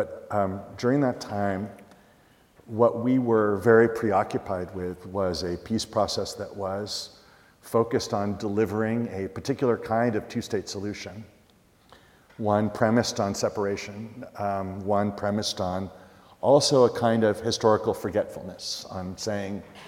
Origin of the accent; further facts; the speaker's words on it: Texas, United States; moved away as an adult; also born or lived in Chicago / New England / Ramallah, Palestine; now in California, United States; I grew up in East Texas, but went to college in Chicago and law school in New England, and now live in California.